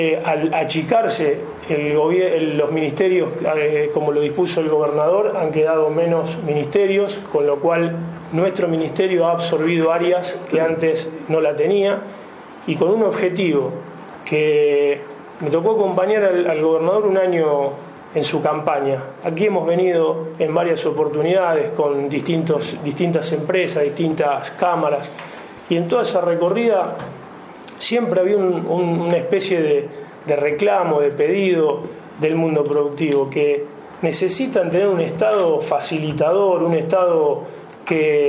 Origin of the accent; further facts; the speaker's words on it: Santa Fe, Argentina; creo que como santafesinos, independientemente de todas las banderías